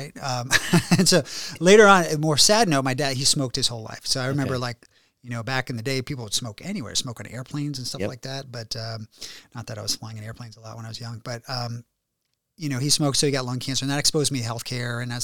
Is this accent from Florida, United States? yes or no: no; Warrenton, Virginia, United States; No, you know, so I grew up in Warrenton, Virginia. I don't know if anybody knows where that is.